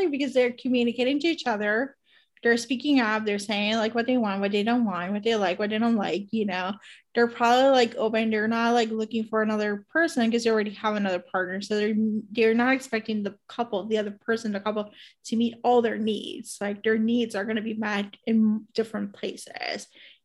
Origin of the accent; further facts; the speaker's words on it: New York City, New York, United States; as a New Yorker, it was a great portrayal and it made me long being in New York right now.